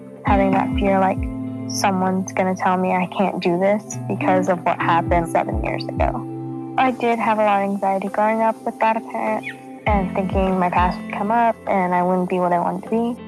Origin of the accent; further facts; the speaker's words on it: Aliso Viejo, California, United States; I'm 15 years old, and I'm from Aliso Viejo, California.